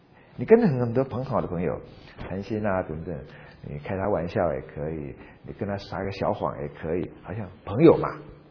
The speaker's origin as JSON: {"language": "Chinese", "country": "China", "said": "或者说我中国人，但是懂一点点英文来看呢，总觉得翻得怪怪的。"}